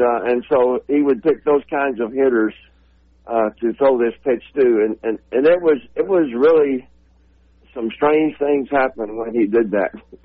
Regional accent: Oklahoma, United States; And we're both from Oklahoma. You know, I tell people a lot of the Yankees, you know, came from the South, you know.

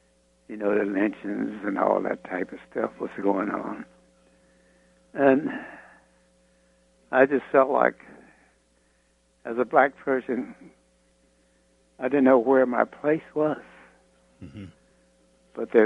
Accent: the South, United States; because I was raised in the South, and I was subject to all the Jim Crow laws of the South.

